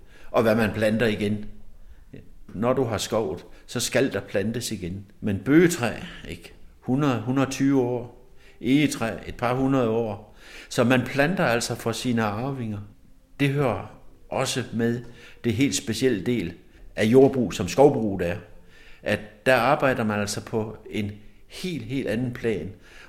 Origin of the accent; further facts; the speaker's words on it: Central Denmark Region, Denmark; Jeg er opvokset midt i Frijsenborgskovene.